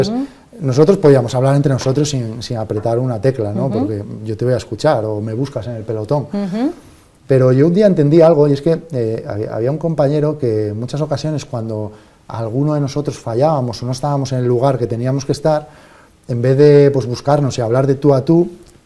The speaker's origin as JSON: {"language": "Spanish", "town": "Cangas de Narcea", "region": "Asturias", "country": "Spain", "tie": "born or raised there", "said": "que llegaba a mi pueblo, a Cangas de Narcea, al Alto del Acebo. Y es que la carrera pasaba por delante de mi casa"}